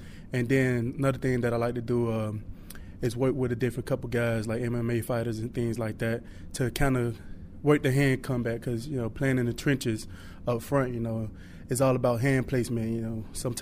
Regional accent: Miami, Florida, United States; football kept me busy, kept me off the streets, and so that's pretty much growing up in Miami.

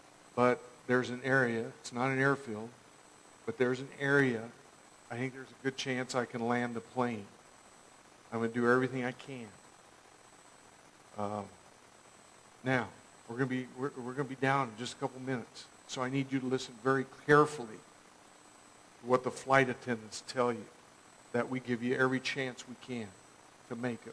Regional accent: Hillsboro, United States; You know, that's a German community where I grew up in Hillsboro. My folks spoke German before they spoke English.

